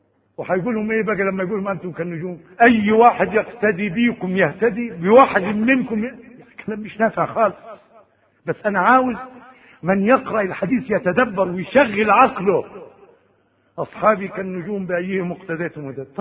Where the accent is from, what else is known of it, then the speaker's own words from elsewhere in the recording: Egypt; لها مقام كبير عندنا في مصر